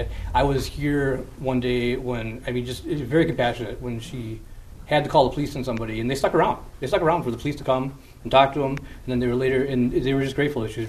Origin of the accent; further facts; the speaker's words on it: Black River Falls, Wisconsin, United States; now in Eau Claire, United States; I've been in Eau Claire for about six. I came from Black River Falls. When I left Black River Falls, there were 18 heroin overdose deaths in a year and a population of 3,500 people.